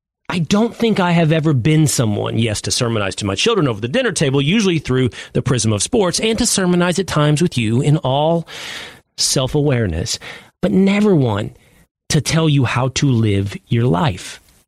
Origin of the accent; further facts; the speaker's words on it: Dallas, Texas, United States; in Dallas, Texas, my hometown, for Pride Month